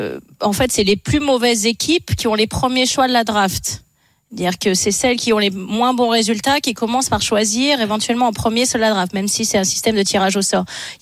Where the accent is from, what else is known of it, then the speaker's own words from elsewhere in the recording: France; Mais pour nous en tant que Français